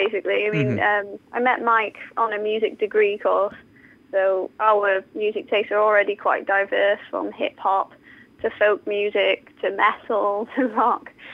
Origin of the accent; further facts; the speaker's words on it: Sheffield, Yorkshire and the Humber, United Kingdom; The band, well, there were five of us. We're from Sheffield and we're a bit geeky.